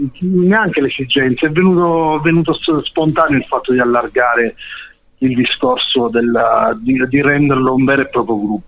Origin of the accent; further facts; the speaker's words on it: Augusta, Sicily, Italy; io e il tastierista e Carmelo siamo di Augusta